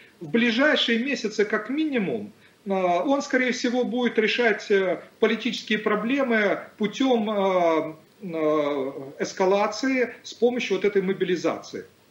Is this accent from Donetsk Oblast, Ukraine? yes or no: no; Kharkiv, Kharkiv Oblast, Ukraine; И я знаю, я выходец из Харькова, прожил там больше 20 лет